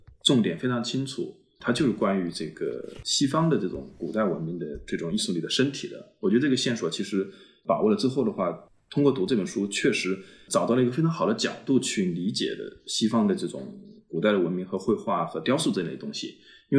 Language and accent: Chinese; China; 像我比如说这种在中国这样的一个环境里面长大的